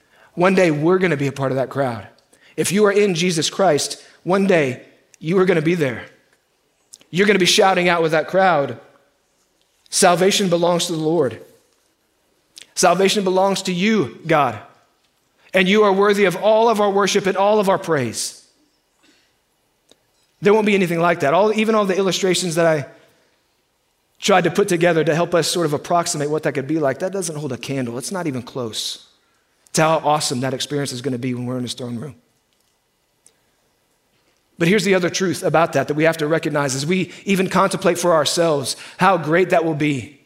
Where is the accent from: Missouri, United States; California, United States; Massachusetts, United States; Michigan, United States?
Missouri, United States; Kansas City; I mentioned I'm from Kansas City area originally, grew up in a cattle ranch about 30 miles north of KC.